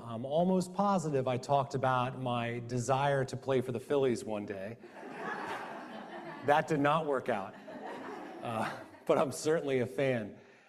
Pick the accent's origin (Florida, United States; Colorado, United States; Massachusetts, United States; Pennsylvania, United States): Pennsylvania, United States; Jenkintown; So I was raised in Jenkintown, and I always wanted to serve.